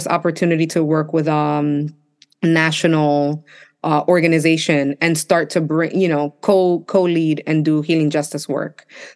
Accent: Bushwick, New York, United States; it was in the neighborhood where I grew up. I grew up in Bushwick, and I always wanted to like give back to that community in some way.

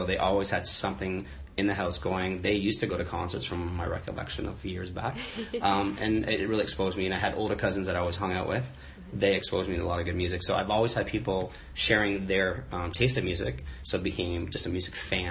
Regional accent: Canada; now in Nashville, United States; Canada's my home country

